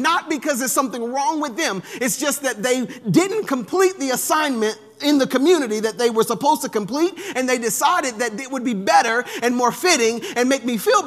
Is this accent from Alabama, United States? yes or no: yes; Alabama, United States; now in Texas, United States; I know I came from Alabama. It ain't exactly cool there.